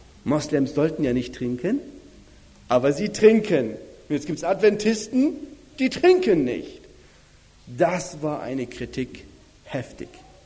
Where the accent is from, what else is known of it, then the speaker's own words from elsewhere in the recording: Southern Germany, Germany; Ich komme aus Süddeutschland nach Norddeutschland.